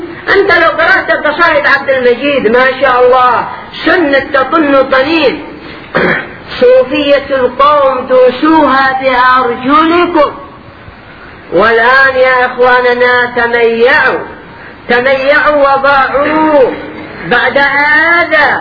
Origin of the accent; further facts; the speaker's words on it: Yemen; عندنا باليمن